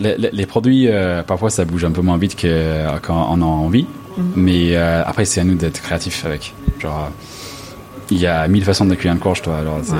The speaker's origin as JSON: {"language": "French", "town": "Los Angeles", "region": "California", "country": "United States", "tie": "born or raised there", "said": "moi, je viens de Los Angeles."}